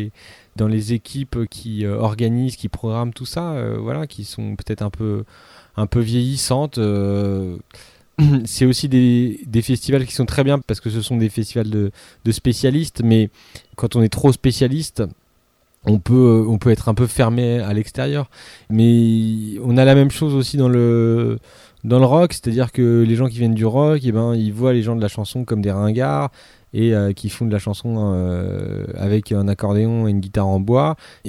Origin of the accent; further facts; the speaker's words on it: Lille, Hauts-de-France, France; et que je viens que de Lille